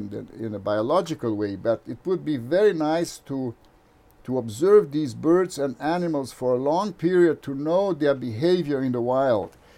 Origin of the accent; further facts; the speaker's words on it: Brazil; I am from Brazil.